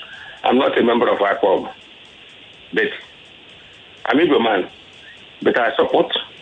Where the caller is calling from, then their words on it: Apapa, Lagos, Nigeria; I'm calling from Apapa.